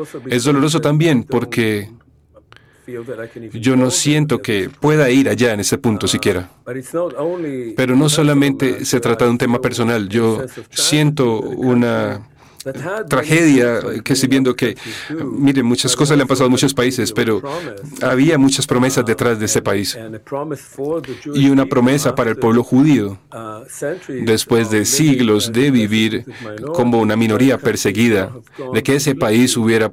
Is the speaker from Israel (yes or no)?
yes; Israel; Yo nací en Israel. Pasé la primera mitad de mi vida en Israel. Mi padre era un sionista, como he escrito en mi libro. Yo tengo familia en Israel, amigos en Israel